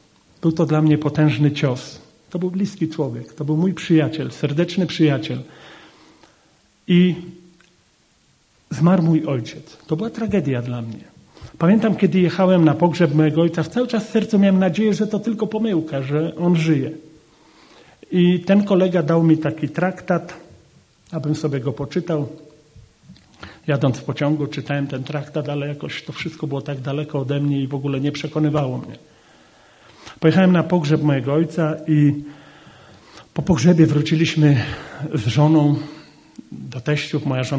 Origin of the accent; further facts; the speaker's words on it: Włocławek, Kuyavian-Pomeranian Voivodeship, Poland; moved away as an adult; now in Silesia, Poland; 21 lat temu, że przyjechałem tutaj na Śląsk. Ja pochodzę z Polski Centralnej, z Włocławka i przyjechałem tutaj do pracy na kopalni pod Cieszynem.